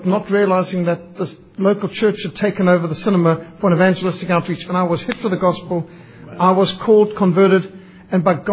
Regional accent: Zimbabwe; not even a mile from where I was born, actually, is where I live now. But I was raised in Rhodesia, and my family were not believers. We were in a secular family.

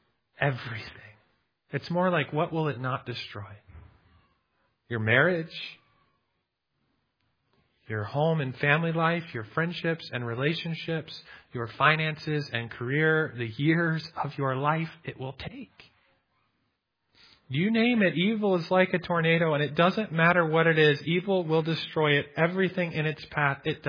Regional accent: United States; now in Canada; I grew up near Lake Michigan, and we just had a bunch of wet, heavy snow.

